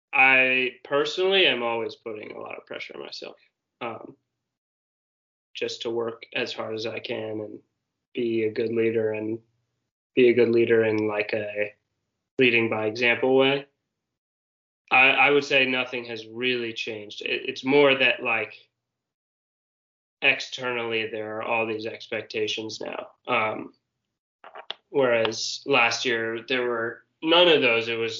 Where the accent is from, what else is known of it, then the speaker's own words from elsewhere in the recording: New York City, New York, United States; I grew up in New York City, where Youth Ultimate is, like, not really a thing.